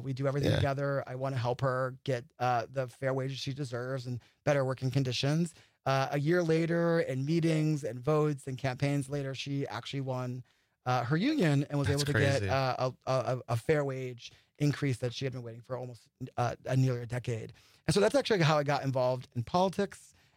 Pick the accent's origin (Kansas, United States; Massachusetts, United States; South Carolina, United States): Massachusetts, United States; Springfield; I'm from Springfield, Massachusetts, home of Dr. Seuss.